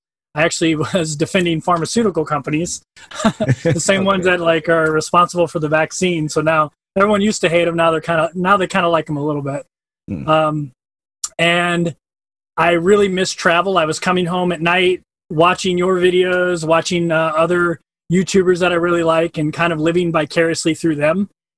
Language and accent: English; St. Louis, Missouri, United States; I'm from St. Louis, Missouri, so in the Midwest. I joined the military at 19 years old.